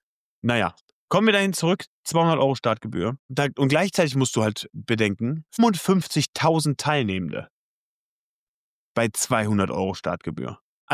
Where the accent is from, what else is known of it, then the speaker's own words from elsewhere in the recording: Lennep, North Rhine-Westphalia, Germany; Genau, ist mein Heimatort und da werde ich den Marathon laufen.